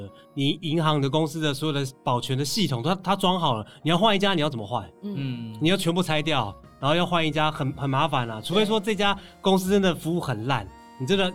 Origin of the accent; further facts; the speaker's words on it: Taiwan; 我们台湾人的很努力很勤劳